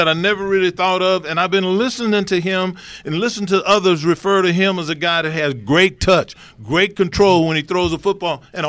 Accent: Mississippi, United States; That's my home state, Mississippi. I was never recruited to go to Ole Miss.

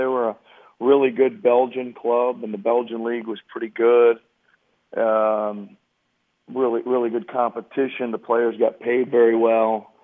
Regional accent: Iowa, United States; You know, I grew up in Iowa, and it was really fortunate.

